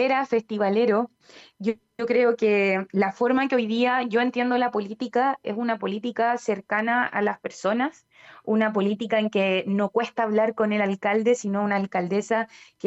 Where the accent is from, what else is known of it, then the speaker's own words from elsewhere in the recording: Valparaíso, Chile; Yo sé que aquí las personas que somos de Cerro sabemos la situación en la que se encuentran los animales de Valparaíso